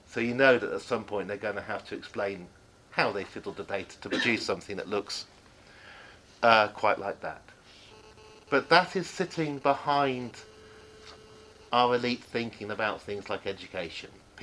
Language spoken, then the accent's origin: English; Oxford, South East England, United Kingdom; because I grew up in Oxford, I thought I'd pick on Oxford University